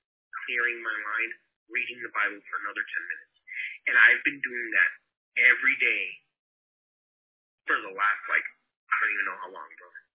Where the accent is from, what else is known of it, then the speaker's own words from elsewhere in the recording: Portland, Oregon, United States; us growing up in Portland in the ghetto like we did, as little kids, bro, like, in those apartments under the bridge